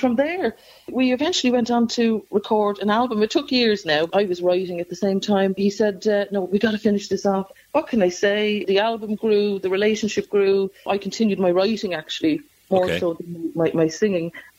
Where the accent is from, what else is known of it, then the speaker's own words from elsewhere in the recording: Dublin, Leinster, Ireland; I'm an Irish girl, but I am a dub. One of seven, five girls, two boys. And, you know, from a bit of a bohemian family, really, I was raised very close to O'Donoghue's pub.